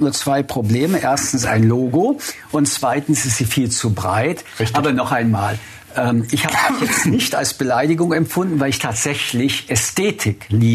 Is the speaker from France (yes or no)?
yes; Paris, Île-de-France, France; Sehen Sie, ich komme aus Paris